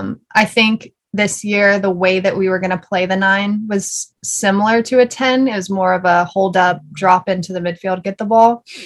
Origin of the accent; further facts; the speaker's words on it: Georgia, United States; I think the heat, even growing up in Georgia, you don't really get used to it when it gets really hot.